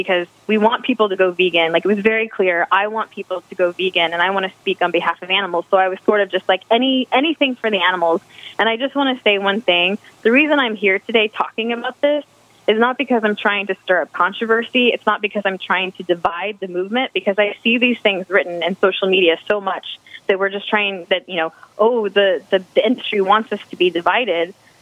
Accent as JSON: {"language": "English", "region": "Texas", "country": "United States", "said": "I come from Texas where I raised chickens and they had a really good life."}